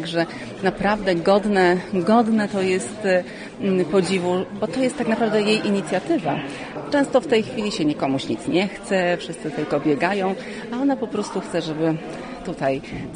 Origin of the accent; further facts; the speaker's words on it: Łódź Voivodeship, Poland; pochodzę z ziemi wieluńskiej. Przepraszam, bo aż to jest dla mnie wzruszające. Moi rodzice mieszkają w Mowsku, cała rodzina tutaj mieszka.